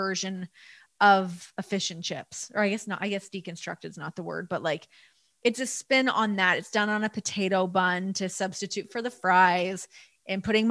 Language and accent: English; Toronto, Ontario, Canada; growing up in Toronto, I feel like I was so lucky with that because it is such a diverse, multicultural city